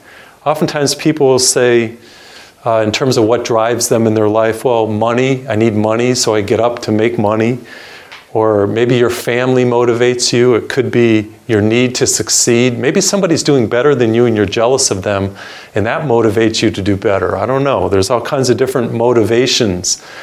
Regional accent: Massachusetts, United States; I remember I grew up in Massachusetts. I was the third of three children. I have two older sisters, mom and dad, good white middle-class neighborhood, Western Massachusetts.

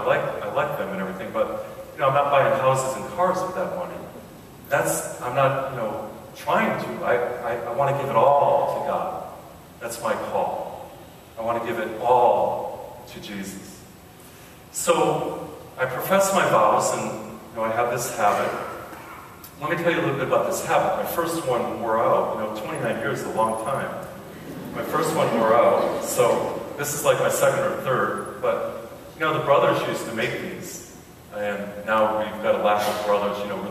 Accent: Massachusetts, United States; Now, I come from Massachusetts. I know what your winters are like.

